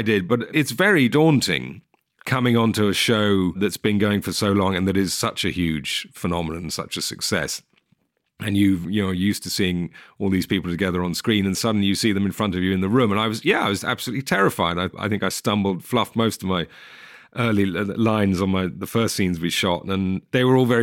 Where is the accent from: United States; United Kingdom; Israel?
United Kingdom; England; And as an English person, I think that was quite exciting to think about